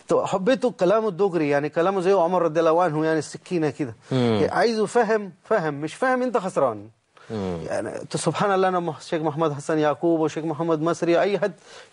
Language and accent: Arabic; India; Arabic is a second language; now in Egypt; يعني انا من هند، لكن انا لا بحب هند اكتر من مصر